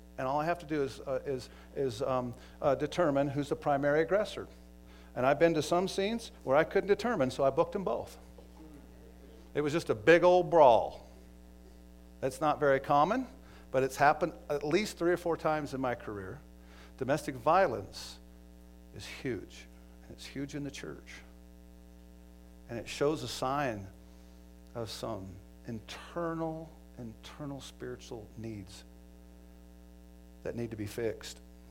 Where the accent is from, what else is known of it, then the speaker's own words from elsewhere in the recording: Montana, United States; we went to eastern Montana, my hometown